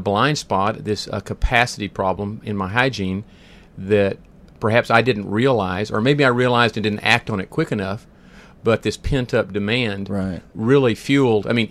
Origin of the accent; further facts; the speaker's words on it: McKinney, Texas, United States; I was born and raised in McKinney, Texas. I went 30 miles to college one direction and dental school the other 30 miles and came right back to McKinney.